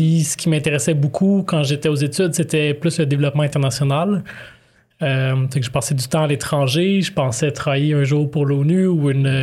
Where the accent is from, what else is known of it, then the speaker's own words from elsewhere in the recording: Laval, Quebec, Canada; qu'est-ce qui se passe chez moi au Canada, au Québec, à Laval